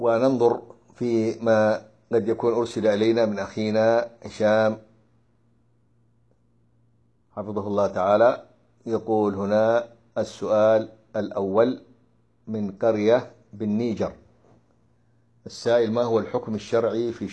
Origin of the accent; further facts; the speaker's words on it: Hadramaut, Yemen; وكان عندنا في حضرموت يفعلونها بعد صلاة العصر أيضا